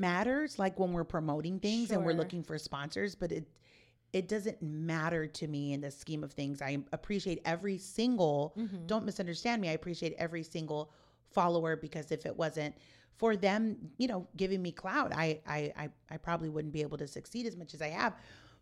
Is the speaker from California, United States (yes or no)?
yes; Palo Alto, California, United States; from the Palo Alto block, man.